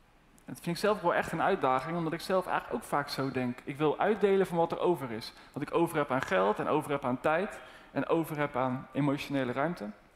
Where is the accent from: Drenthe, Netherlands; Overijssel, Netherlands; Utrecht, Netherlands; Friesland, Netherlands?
Overijssel, Netherlands; in het Overijsselse dorp waar ik opgroeide en waar iedereen blank was, en mijn hele klas ook, de hele school ook